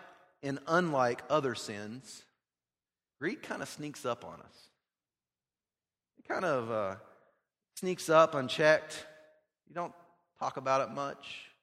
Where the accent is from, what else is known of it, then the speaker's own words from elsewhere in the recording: the South, United States; So I grew up in the South on a farm. They were very common.